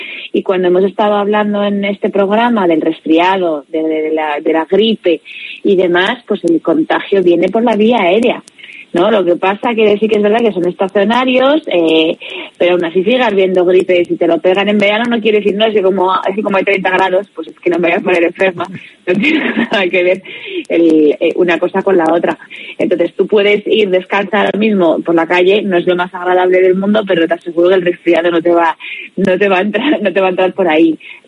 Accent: Bilbao, Basque Country, Spain; now in Madrid, Spain; Yo que soy del norte, yo que soy de Bilbao, pues parece que estamos ahí, que ya no cambian tus planes por el tiempo, pero aquí en Madrid

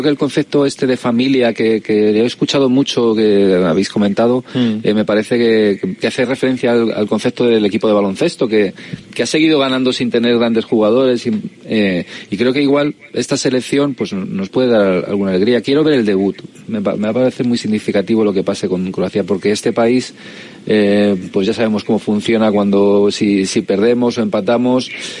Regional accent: Spain; Creo que como buenos españoles que somos, nunca ponemos en valor lo nuestro.

